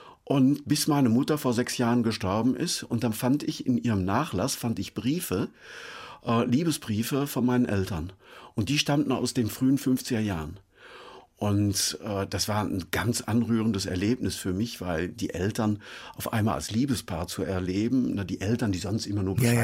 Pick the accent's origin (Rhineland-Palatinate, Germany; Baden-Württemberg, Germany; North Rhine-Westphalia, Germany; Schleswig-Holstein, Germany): North Rhine-Westphalia, Germany; Altena; diese Geschichte muss in meiner Heimatstadt spielen, in Altenheim, Sauerland.